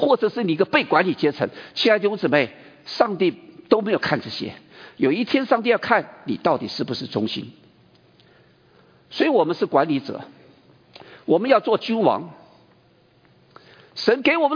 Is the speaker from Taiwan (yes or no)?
yes; Taiwan; 你知道我自己从小在我自己的教会的背景里面，其实不是只有我们整个当时候的台湾教会，我们是不谈所谓的社会关怀这件事情的。